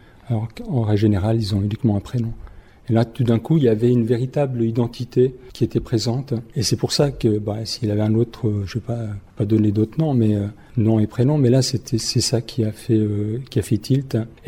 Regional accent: Switzerland; Je suis suisse et italien. Donc européen aussi, même si la Suisse ne fait pas partie de l'Europe.

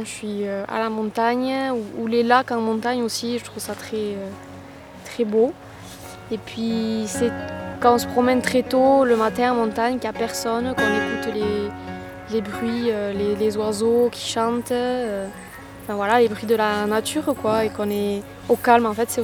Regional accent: Nouvelle-Aquitaine, France; je suis originaire du Pays Basque. Pays Basque dans les terres, donc voilà, en montagne, j'ai toujours vécu près de la montagne

